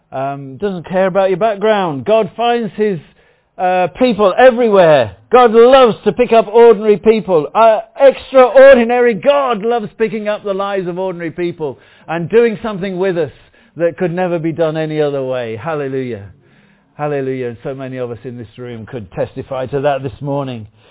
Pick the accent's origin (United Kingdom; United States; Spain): United Kingdom; Midlands; my hometown was this industrial town in the Midlands.